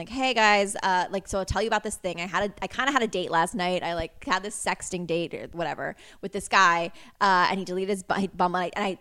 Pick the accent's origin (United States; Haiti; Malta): United States; Connecticut; I'm from Connecticut.